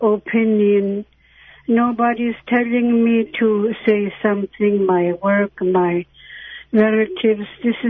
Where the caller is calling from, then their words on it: Bethel, United States; I'm calling from Bethel.